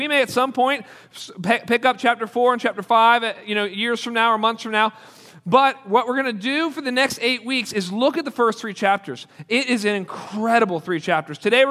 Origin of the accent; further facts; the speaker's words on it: Pittsburgh, Pennsylvania, United States; I know when I grew up in Pittsburgh, I was a nominal Catholic kid growing up.